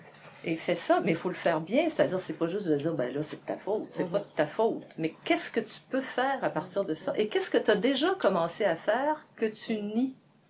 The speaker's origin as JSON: {"language": "French", "region": "Quebec", "country": "Canada", "said": "Moi, je viens de l'Abitibi."}